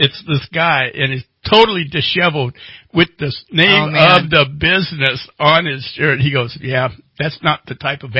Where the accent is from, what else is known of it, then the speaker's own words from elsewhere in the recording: Midwest, United States; I have to admit, growing up in the Midwest, it's near and dear to my heart.